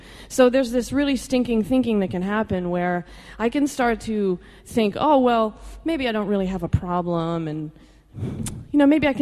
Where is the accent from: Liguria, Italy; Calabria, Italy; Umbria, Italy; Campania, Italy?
Calabria, Italy; I've got wine, I'm Italian, I'm from Calabria.